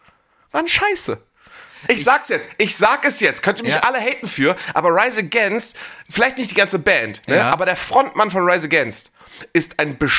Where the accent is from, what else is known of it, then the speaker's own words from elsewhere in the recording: Schleswig-Holstein, Germany; Ich komme aus Schleswig-Holstein.